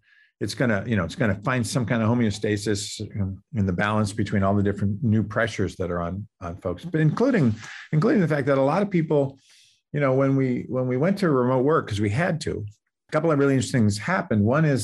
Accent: Boston, Massachusetts, United States; moved away as an adult; I grew up in the Boston area, but when I got this nice letter from Stanford, because it was a letter in those days saying I could come here, I got out of town

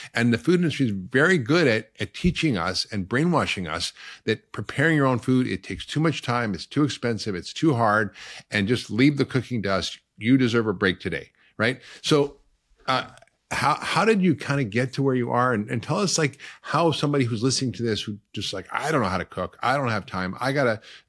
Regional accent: Toronto, Ontario, Canada; my mom had a garden when we were growing up in Toronto

